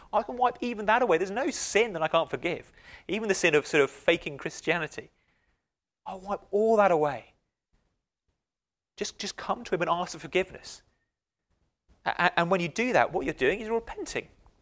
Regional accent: Wimborne, South West England, United Kingdom; Well, I grew up in Dorset. I presume they have these elsewhere, but they seem to be obsessed with them in Dorset. A little town called Wimborne, where I was born.

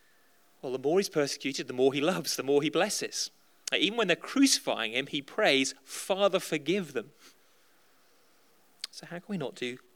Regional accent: United Kingdom; Culturally, we don't use it, do we? Because we're British and it's not the dumb thing.

